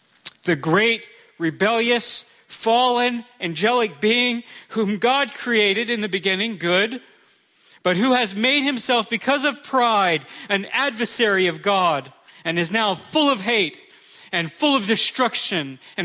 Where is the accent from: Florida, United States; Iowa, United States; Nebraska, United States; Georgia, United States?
Florida, United States; I'm from Florida. There's alligators there.